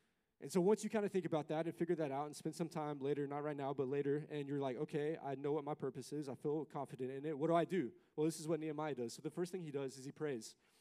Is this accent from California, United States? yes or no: no; Nashville, Tennessee, United States; yeah, if my hometown, I'm from Nashville, if Nashville was destroyed, I'd be devastated.